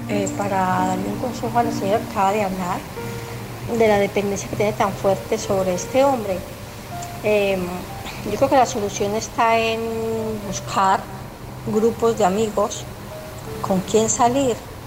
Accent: Barcelona, Catalonia, Spain; de Barcelona.

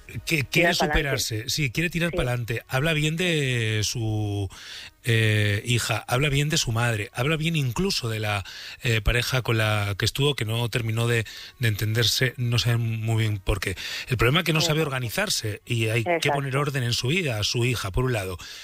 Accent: Burgos, Castile and León, Spain; pues yo soy burgalés de Gamonal, así que encantado de...

